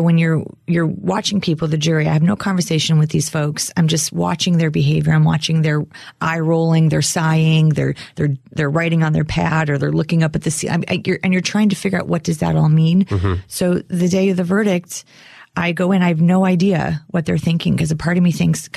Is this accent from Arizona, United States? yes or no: no; Chicago, Illinois, United States; I grew up in Chicago.